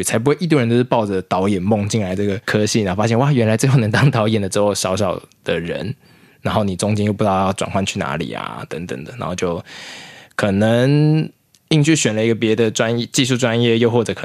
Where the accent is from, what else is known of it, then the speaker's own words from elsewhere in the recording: Taiwan; 你有听过我们台湾人在讲说